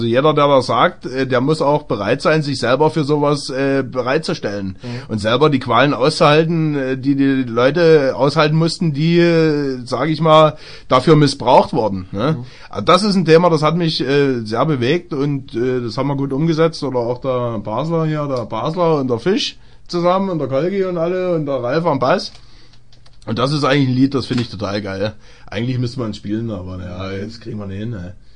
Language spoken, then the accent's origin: German; Berlin, Germany; born there; Ich wäre gern Oberlausitzer, bin aber Niederlausitzer, weil ich bin in Berlin geboren und somit Urpreuße. Aber eingeheiratet.